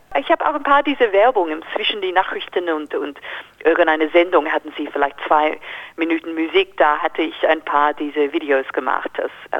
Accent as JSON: {"language": "German", "country": "Australia", "second_language": "German", "said": "ich komme aus Australien und Australien ist mein Heimat."}